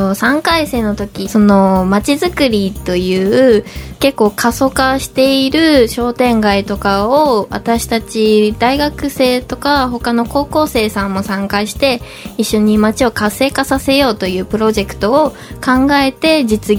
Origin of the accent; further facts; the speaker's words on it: Taiwan; 台湾から来ました